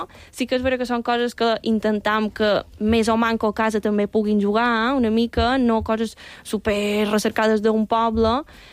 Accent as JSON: {"language": "Catalan", "town": "Muro", "region": "Balearic Islands", "country": "Spain", "tie": "born or raised there", "said": "A Muro tampoc, que del meu poble no hem anat."}